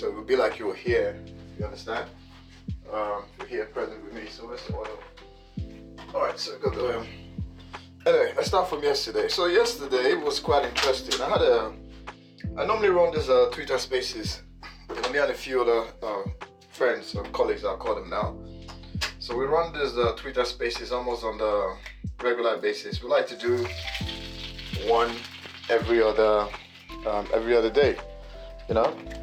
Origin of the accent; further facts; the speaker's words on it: Nigeria; moved away; I really don't live in Nigeria, but I live outside of Nigeria. And I am a Nigerian, so I am one of those Nigerians in diaspora